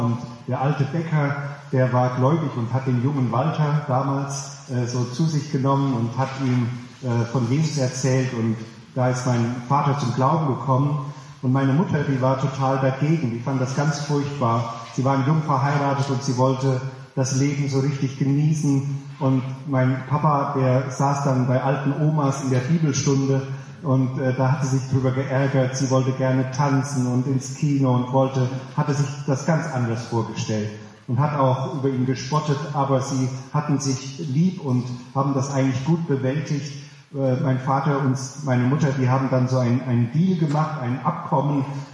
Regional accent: Hesse, Germany; Ich komme eigentlich aus Hessen und eigentlich komme ich nicht aus einer christlichen Familie.

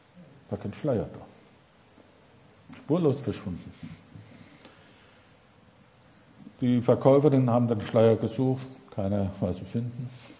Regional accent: Hesse, Germany; Ich bin ja aus Hessen, aus der Nähe von Marburg, einem kleinen Dorf aufgewachsen. Meine Eltern waren keine Christen, kamen zum Glauben, kam dort in dem Dorf mit 600 Einwohnern zum Glauben

